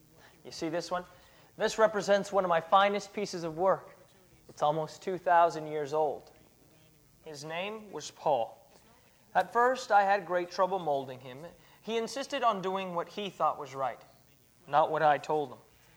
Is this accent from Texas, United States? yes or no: yes; Texas, United States; I'm also graduating in December, and I'm from South Texas.